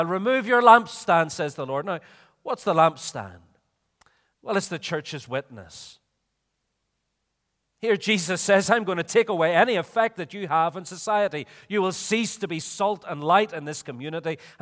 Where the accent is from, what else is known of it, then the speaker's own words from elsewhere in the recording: Belfast, Northern Ireland, United Kingdom; I'm from Belfast, and I look upon my home city with great sadness today